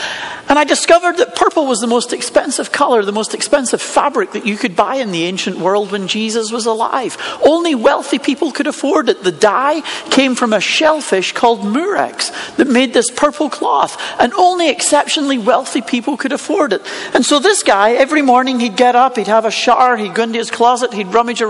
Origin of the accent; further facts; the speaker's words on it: Scotland, United Kingdom; Because I'm from Scotland. I wouldn't give it to you anyway. I'm miserable.